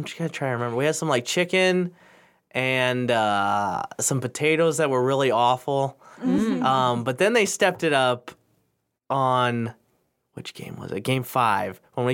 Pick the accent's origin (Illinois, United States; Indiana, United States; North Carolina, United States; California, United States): Illinois, United States; Freeburg; Oh, Freeburg, Illinois